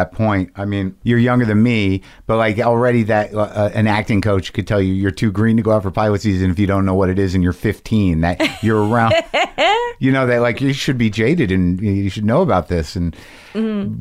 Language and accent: English; New Mexico, United States; I love your character. I grew up in New Mexico.